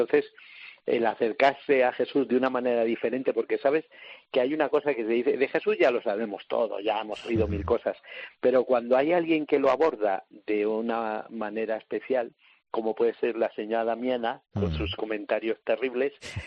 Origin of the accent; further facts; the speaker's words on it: Salamanca, Castile and León, Spain; Bueno, yo soy de Salamanca